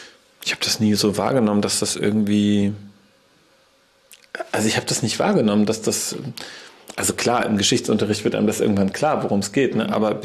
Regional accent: Bonn, North Rhine-Westphalia, Germany; born there; Und guck mal, ich bin ja in Bonn geboren, der Bundeshauptstadt der Bundesrepublik Deutschland.

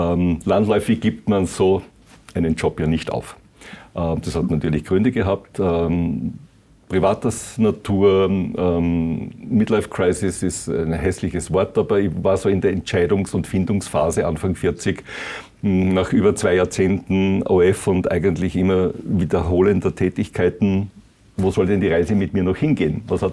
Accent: Vienna, Austria; Also ursprünglich, um es ganz kurz zu machen, ich komme aus Wien, aufgewachsen, HTL in Wien gemacht, Musikschule in Wien gemacht

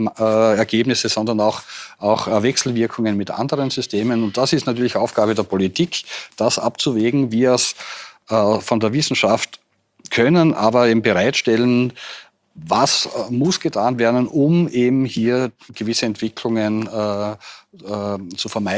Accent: Austria; bei uns in Österreich

